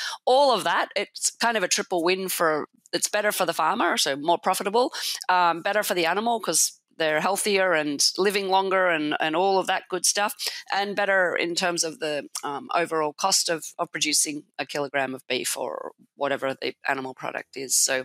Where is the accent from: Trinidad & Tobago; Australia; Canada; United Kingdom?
Australia; accent: Australian; now in United States; So as you'll probably hear, I'm originally Australian, by the accent anyway. So I did agricultural science at Melbourne University